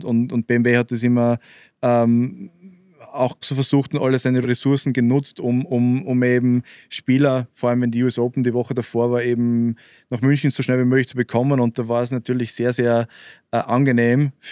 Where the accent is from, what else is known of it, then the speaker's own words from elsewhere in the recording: Austria; vor allem als Österreicher